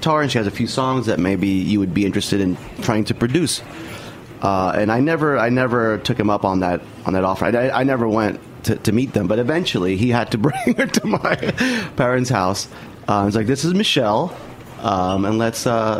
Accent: Miami, Florida, United States; Yeah, we're both from Miami, okay.

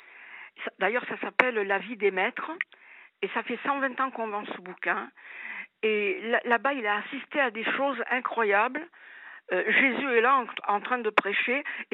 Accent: Marseille, Provence-Alpes-Côte d'Azur, France; now in Paris, France; En fait, moi, j'habite à Paris depuis très longtemps, mais je suis de Marseille.

